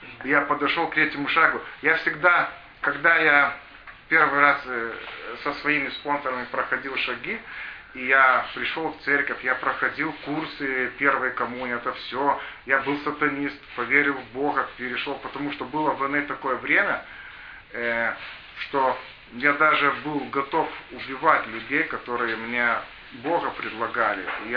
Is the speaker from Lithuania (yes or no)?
yes; Lithuania; Да, я литовец, живу в Литве